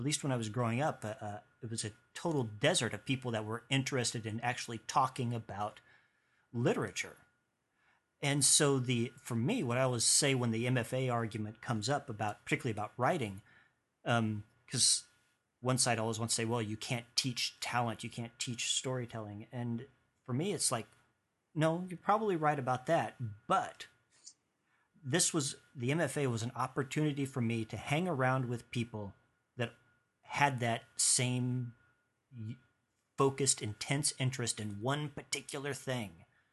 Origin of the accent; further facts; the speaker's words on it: Kansas, United States; coming from where I do, I grew up out in Western Kansas